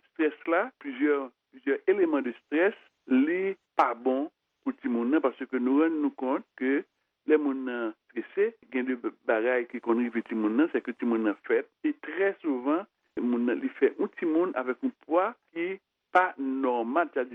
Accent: Haiti

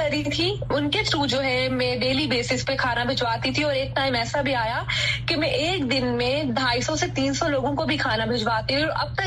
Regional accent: Quetta, Balochistan, Pakistan; now in Lahore, Pakistan; اور میرا تعلق جو ہے کوئٹہ سے ہے, اور میں کووڈ کے دوران جو ہے لاہور میں تھی, میں پڑھنے کے لیے آئی تھی

